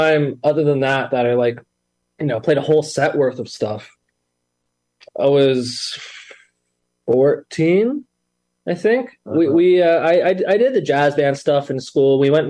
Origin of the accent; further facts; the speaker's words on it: Belleville, Ontario, Canada; Nah, we grew up in the Belleville Trenton area.